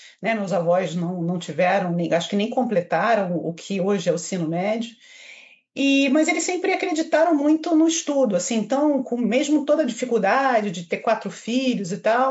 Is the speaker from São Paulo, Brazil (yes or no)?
no; Niterói, Rio de Janeiro, Brazil; Então, eu, na verdade, sou de Niterói, né? Eu não sou do Rio de Janeiro.